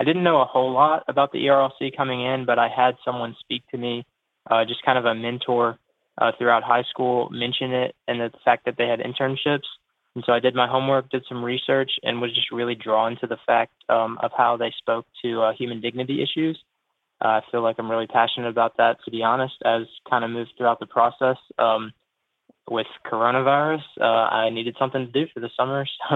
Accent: Jackson, Tennessee, United States; I'm from Jackson, Tennessee, and I attend Texas Christian University, where I study history and geography.

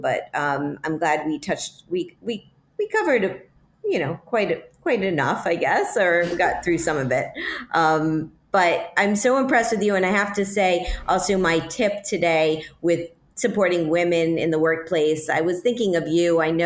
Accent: Miami, Florida, United States; I am from Miami. Yeah, it's my hometown, which is why I usually go down to South Beach Food and Wine Festival

